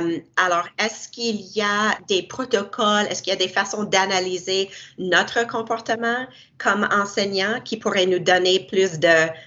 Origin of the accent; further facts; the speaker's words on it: Canada; Et moi, j'ai grandi au Canada, on n'a pas la même historique entre les races.